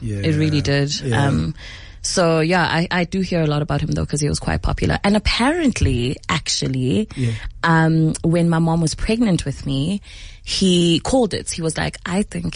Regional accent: Durban, KwaZulu-Natal, South Africa; So I was born in Durban, and I lived in Durban for 13 years with my mom's sister

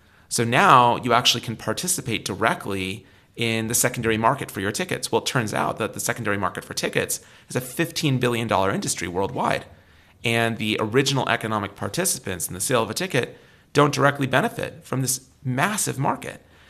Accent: San Francisco, California, United States; And, you know, I grew up in San Francisco.

